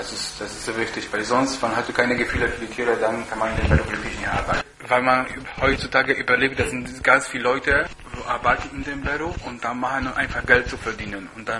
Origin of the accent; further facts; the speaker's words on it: Poland; German is a second language; now in Germany; ich komme aus Polen, bin ich hier in Deutschland seit 2002.